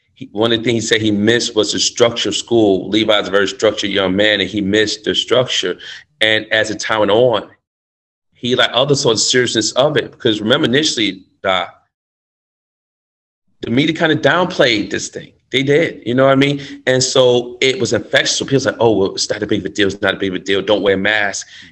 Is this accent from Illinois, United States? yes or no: no; New York, United States; son, you know, I'm from New York.